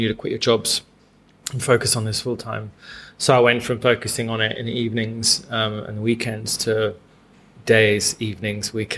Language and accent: English; Manicaland, Zimbabwe; now in England; And grew up on a very small farm in the eastern highlands of Zimbabwe.